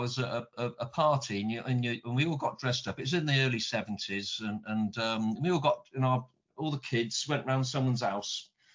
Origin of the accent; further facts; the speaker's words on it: England, United Kingdom; moved away as an adult; now in United States; when I came to work in America, it was 1990, and I come from a culture where at lunchtime, not so much these days, it has changed a lot, but back in those days, anyone in England